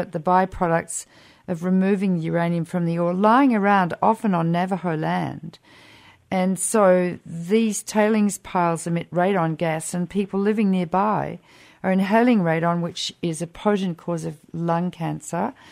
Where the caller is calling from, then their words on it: Australia; I'm taping this from Australia